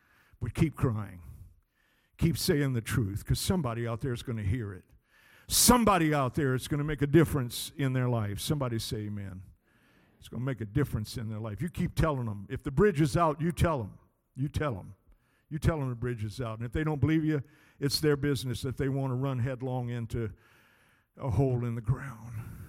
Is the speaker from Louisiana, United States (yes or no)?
yes; Louisiana, United States; I grew up in South Louisiana. And like my friend Brother Alton, I know what good gumbo is.